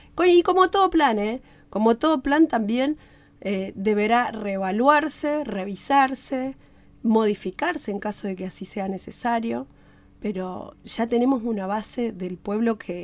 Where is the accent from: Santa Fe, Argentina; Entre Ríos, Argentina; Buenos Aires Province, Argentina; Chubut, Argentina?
Chubut, Argentina; Lago Puelo; Lo que somos del Lago Puelo de toda la vida sabemos que la tierra y el negocio inmobiliario...